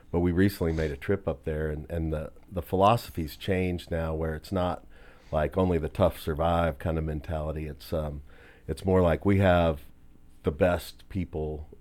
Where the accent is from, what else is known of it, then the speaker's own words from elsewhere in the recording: Illinois, United States; I grew up in central Illinois, in a college town where Illinois State is.